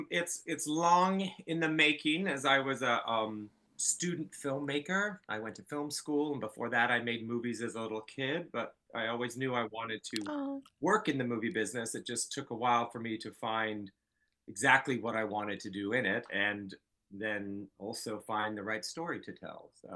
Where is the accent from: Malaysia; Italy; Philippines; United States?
United States; Palo Alto, California; I think that being a college town, specifically Palo Alto, was a fantastic place as a young person because it seemed so diverse and it seemed so filled with opportunities.